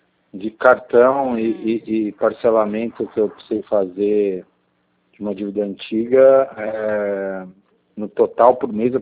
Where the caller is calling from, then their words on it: Americana, São Paulo, Brazil; Americana.